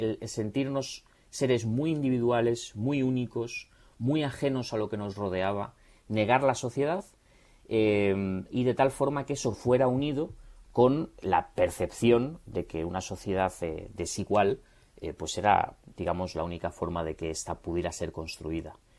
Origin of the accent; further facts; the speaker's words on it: Fuenlabrada, Community of Madrid, Spain; Yo soy de Madrid, Madrid, pero yo siempre he vivido en Fuenlabrada. Hago además mucha bandera de ello